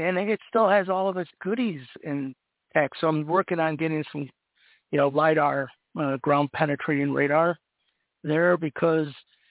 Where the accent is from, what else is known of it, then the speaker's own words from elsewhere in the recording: Ohio, United States; I said, no, this is my hometown. You know, no one here knows.